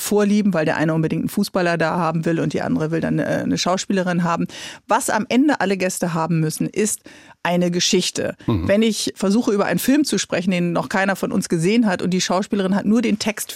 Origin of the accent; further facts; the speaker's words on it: Bremen, Germany; Ich bin in Bremen aufgewachsen, in einem Drogen-, Punk- und Partyviertel.